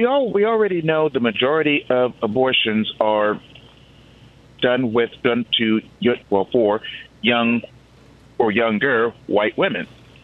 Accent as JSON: {"language": "English", "region": "the South", "country": "United States", "tie": "born or raised there", "said": "okay, I grew up in the South, as you know."}